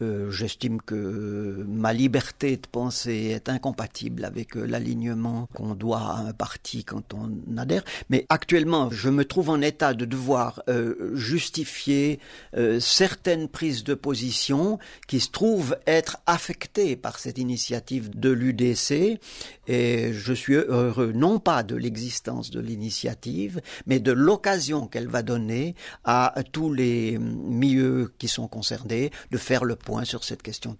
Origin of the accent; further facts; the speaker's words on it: Switzerland; j'estime que nous sommes assez grands en tant que Suisse